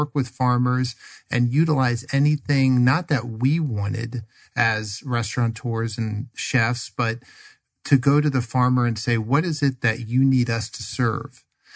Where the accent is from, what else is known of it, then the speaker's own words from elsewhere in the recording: Washington, District of Columbia, United States; I still own one in the East Coast in Virginia. I'm from the Washington, D.C. area.